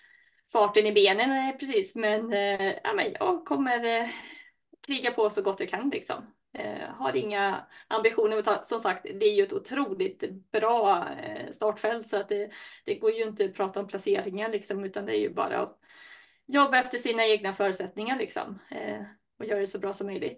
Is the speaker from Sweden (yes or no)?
yes; Skene, Västra Götaland County, Sweden; två tjejer som kommer ju från närheten där jag kommer från, ju markbygden här då, Kina Skene där.